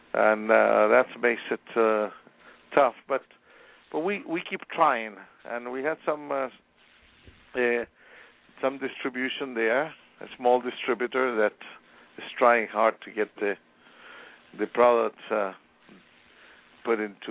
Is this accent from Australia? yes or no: no; Chile; Yes, I'm originally from Chile, so we have winery in Chile.